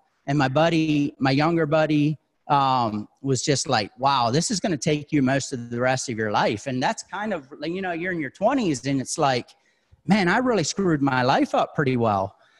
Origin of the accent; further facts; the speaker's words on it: Pennsylvania, United States; So I don't know how many of y'all knew I grew up in Pennsylvania. So I grew up a farm kid back in Pennsylvania.